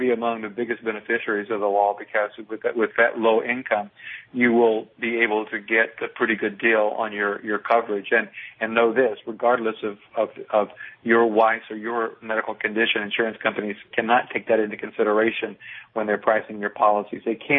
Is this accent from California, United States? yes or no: no; Tennessee, United States; I'm from Tennessee.